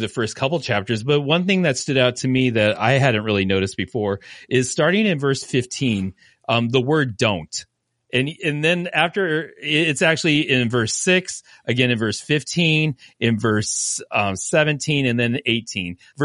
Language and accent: English; United States; Like, as an American, greed is all around us.